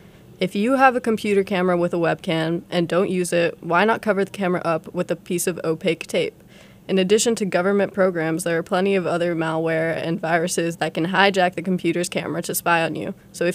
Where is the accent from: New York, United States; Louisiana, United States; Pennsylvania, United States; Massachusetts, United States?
Massachusetts, United States; Cambridge; I'm from Cambridge, Massachusetts, so just about 15 minutes away.